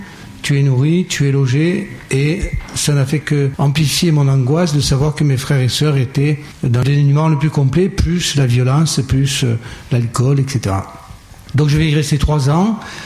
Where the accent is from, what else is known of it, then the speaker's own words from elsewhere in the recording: Marseille, Provence-Alpes-Côte d'Azur, France; Je suis de Marseille, vous l'avez compris ? Non ? Par l'accent ? Je suis de Marseille, le quartier de la Belle de Mai.